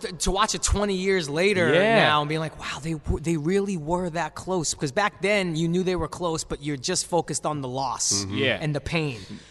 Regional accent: Brooklyn, New York, United States; I mean, I grew up here, you know, born and raised in Brooklyn.

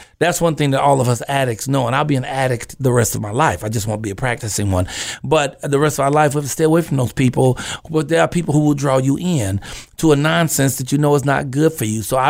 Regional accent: Chicago, Illinois, United States; Now, I am from Chicago, though, Southside.

